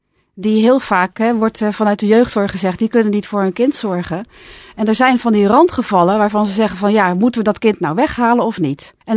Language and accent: Dutch; Capelle aan den IJssel, South Holland, Netherlands; Ik was bekend in Capelle. Ik kom uit Capelle. Ik heb er heel lang gewoond aan de Sophie Blankerf, Schollevaar.